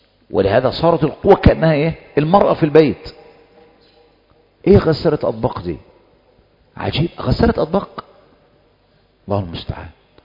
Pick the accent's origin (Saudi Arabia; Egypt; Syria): Egypt; وهكذا كنا عندنا في مصر، كانت المرأة المحجبة